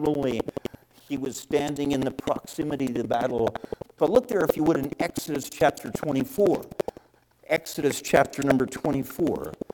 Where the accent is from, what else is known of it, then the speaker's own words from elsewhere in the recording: Canada; I'm a Canadian, so God forgave me for going to the United States.